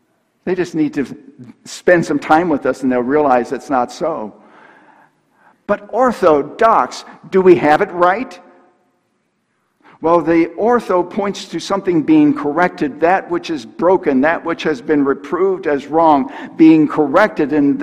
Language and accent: English; Buffalo, New York, United States; I grew up outside of Buffalo, New York. Lots of deep snow.